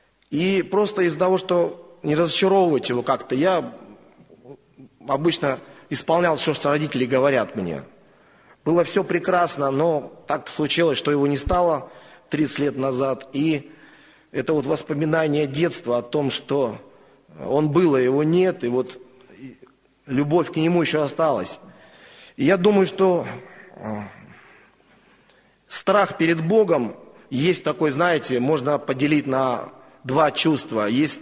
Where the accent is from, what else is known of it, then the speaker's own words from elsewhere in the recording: Siberia, Russia; я из Сибири сам.